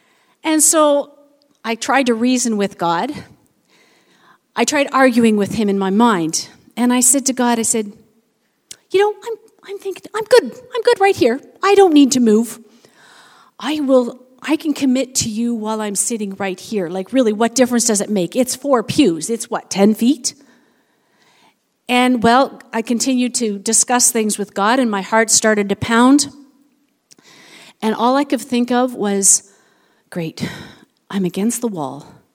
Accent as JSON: {"language": "English", "town": "Port Perry", "region": "Ontario", "country": "Canada", "said": "We're from Port Perry, Ontario, just north of Oshawa, where we have been part of our home church, Emmanuel Community Church, for about 20 years."}